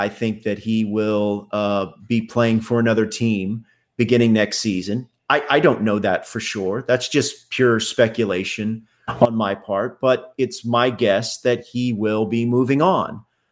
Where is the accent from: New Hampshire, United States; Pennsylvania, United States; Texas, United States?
Texas, United States; Houston; People know that, I grew up in Houston and yeah, I'm an Astros fan